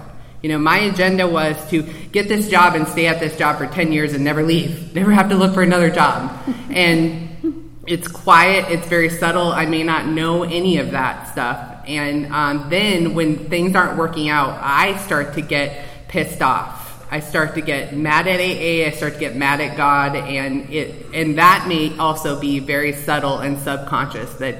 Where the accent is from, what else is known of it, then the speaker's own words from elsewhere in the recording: Minnesota, United States; I was, I grew up in Minnesota, and I was a jock